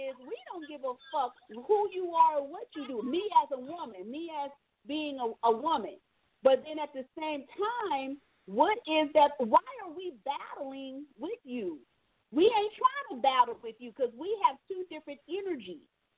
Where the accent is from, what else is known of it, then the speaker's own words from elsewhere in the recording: San Francisco, California, United States; When I look at you, you remind me of what I grew up with in San Francisco, okay?